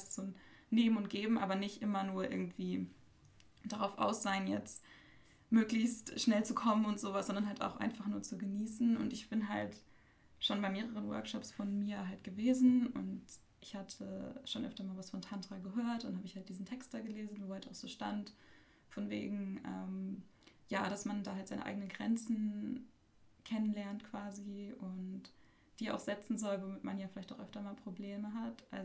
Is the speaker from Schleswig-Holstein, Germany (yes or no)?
yes; Flensburg, Schleswig-Holstein, Germany; ich bin 21 Jahre alt und ich komme auch aus Flensburg, aber wohne jetzt nicht mehr da und studiere in einer Kleinstadt im Osten Naturschutz.